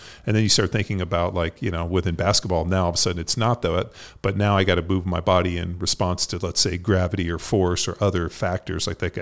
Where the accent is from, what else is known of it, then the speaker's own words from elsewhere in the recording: California, United States; and as I'm a rookie in Philadelphia, I'm from California.